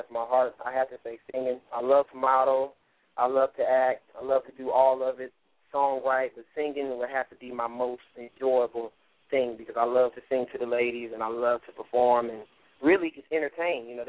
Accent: Atlanta, Georgia, United States; I'm an Army brat. My father was in the military. I was born there, but I was raised in Atlanta. That's where I really started my singing career.

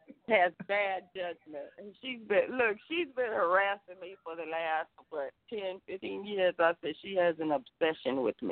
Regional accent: Compton, California, United States; I'm a taxpayer who was born and raised in Compton

